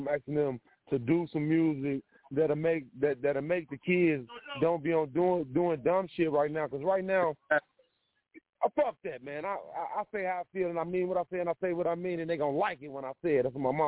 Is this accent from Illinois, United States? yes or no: yes; Chicago, Illinois, United States; I'm from Chirac, man.